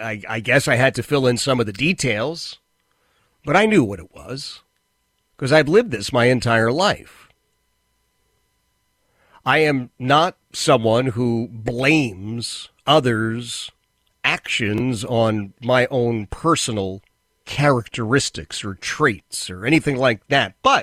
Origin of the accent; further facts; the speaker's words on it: Philadelphia, Pennsylvania, United States; as I was growing up in Philadelphia, Oxford Circle, Northeast Philadelphia, a community that was just about equally divided, Jewish and Catholic, a slight edge to Jewish, actually, at the time.